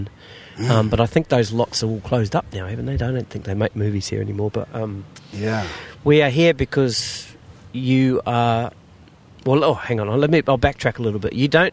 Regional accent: New Zealand; Because obviously being a Kiwi, I grew up on

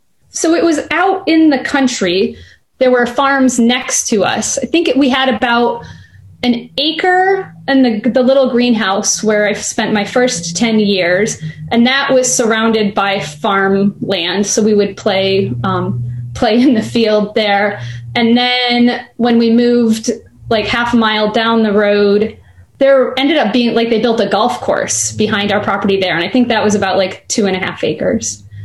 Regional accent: Ann Arbor, Michigan, United States; I was born in Ann Arbor, Michigan, and I lived there until I was 18 years old and went off to college.

